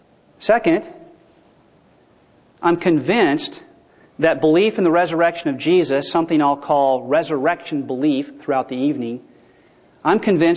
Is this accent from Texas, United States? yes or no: no; California, United States; I'm from Southern California, and if it ever got this cold, nobody would go anywhere for anything.